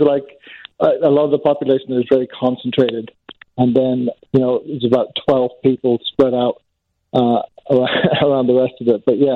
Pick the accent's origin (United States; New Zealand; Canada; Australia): Australia; born there; I was born in Australia, and I don't know what happened.